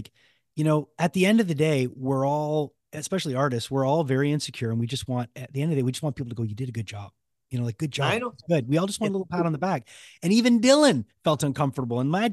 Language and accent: English; Canada; But as a Canadian artist who's worked in the US